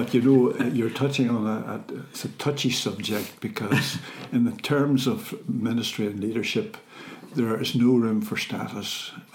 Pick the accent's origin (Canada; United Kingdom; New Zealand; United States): United Kingdom; Northern Ireland; You wouldn't have bought a car from a Fermanagh man because the roads were so bad.